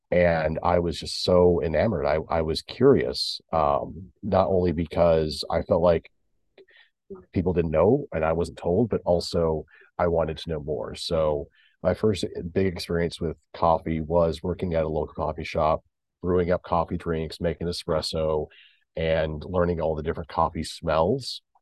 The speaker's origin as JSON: {"language": "English", "town": "Kansas City", "region": "Missouri", "country": "United States", "tie": "born or raised there", "said": "So these days, honestly, in my area, my hometown of Kansas City, Missouri, there is a large number of excellent coffee shops and locally roasted beans."}